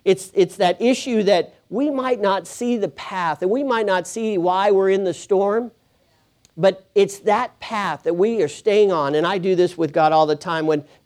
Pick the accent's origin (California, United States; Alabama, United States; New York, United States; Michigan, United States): California, United States; as I'm from California a little bit here.